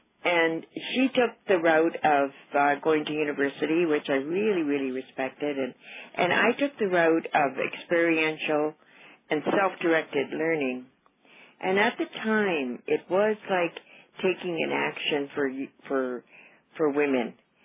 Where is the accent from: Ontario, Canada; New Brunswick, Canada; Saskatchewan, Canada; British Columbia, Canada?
Saskatchewan, Canada; I grew up in Royal Saskatchewan, and on a farm, well, today probably would be called a hobby farm, but on the farm that I grew up, we survived as a family of 10.